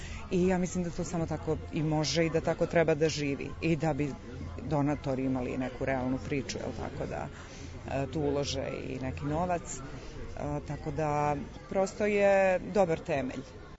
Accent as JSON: {"language": "Serbian", "country": "Serbia", "said": "nekad kod nas u Srbiji ne dogodi da neko bude sve vreme tako poštovan i voljen kako zaslužuje."}